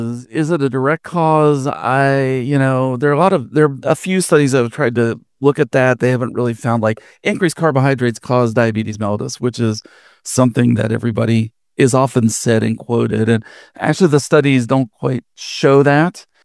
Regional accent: West Virginia, United States; And I am from West Virginia originally, West by God, stand up and shout it when you say it, Virginia originally, born, bred, and raised.

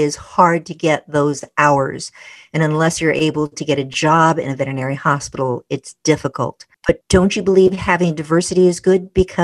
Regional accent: Los Angeles, California, United States; Being a kid myself growing up in Los Angeles

